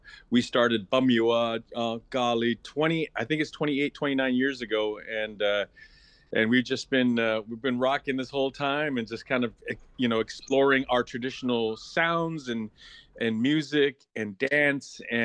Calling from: Juneau, Alaska, United States; I'm in Juneau. I just got in last night, so good to be home.

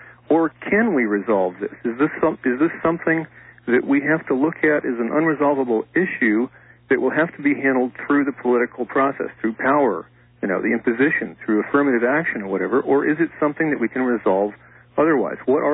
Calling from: Santa Ana, California, United States; I'm calling from Santa Ana.

